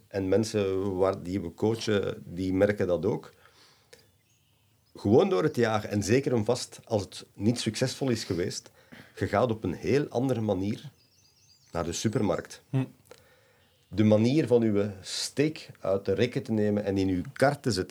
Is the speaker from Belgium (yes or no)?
yes; Belgium; wij als Belgen beseffen dat niet